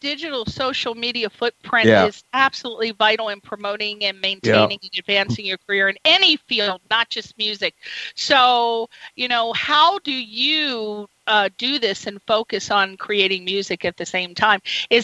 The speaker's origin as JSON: {"language": "English", "country": "United Kingdom", "said": "Had to fit that in, being British, had to hit the pub in the pint."}